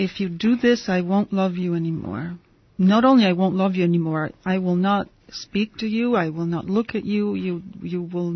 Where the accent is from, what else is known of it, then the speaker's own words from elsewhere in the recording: Emilia-Romagna, Italy; right next to my hometown, right next to Bologna.